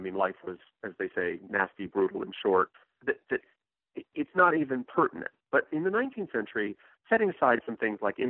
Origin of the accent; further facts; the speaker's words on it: Washington, District of Columbia, United States; I grew up in Washington, D.C., and my mother was very active in the Smithsonian as an employee.